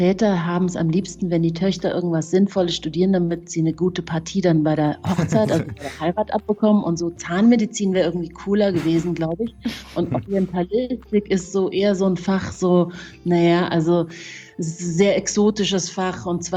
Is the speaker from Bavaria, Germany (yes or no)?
yes; Munich, Bavaria, Germany; mein Vater ist ja Perser und meine Mama ist Deutsche und ich bin ja in München aufgewachsen